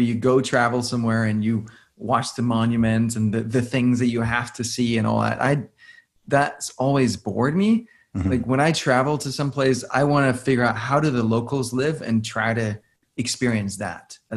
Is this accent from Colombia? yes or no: no; Denmark; English is a second language; moved away as an adult; now in New York, United States; I grew up in Denmark.